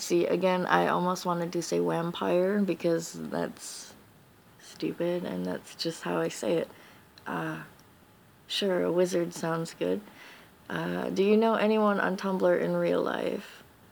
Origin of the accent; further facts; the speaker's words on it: Wisconsin, United States; I'm from Wisconsin.